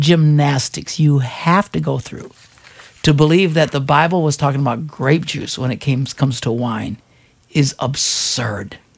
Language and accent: English; Wisconsin, United States; When I grew up, there was I'm from Wisconsin. There was a church my size, 3,500 people in Wisconsin.